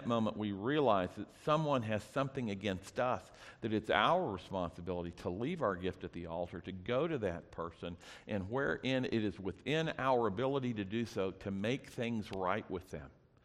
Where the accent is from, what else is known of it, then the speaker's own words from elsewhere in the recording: Ponca City, Oklahoma, United States; We grew up in First Baptist Church, which was the biggest Baptist church in Ponca City.